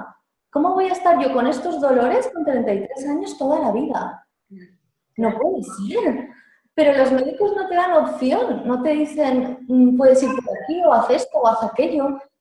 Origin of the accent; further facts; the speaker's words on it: Valencia, Valencian Community, Spain; born there; nací en Valencia hace 40 años.